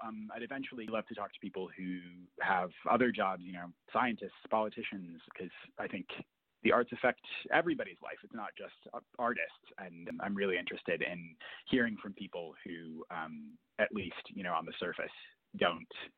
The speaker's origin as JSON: {"language": "English", "town": "Minneapolis–Saint Paul", "region": "Minnesota", "country": "United States", "tie": "born or raised there", "said": "I grew up in the Twin Cities, and my experience of … is, like, he is everywhere."}